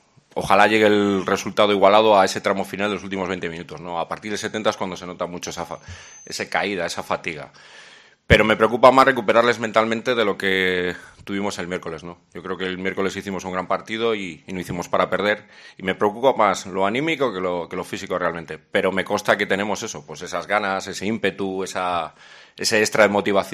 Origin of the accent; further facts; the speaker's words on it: Berenga, Cantabria, Spain; Yo soy de Berenga.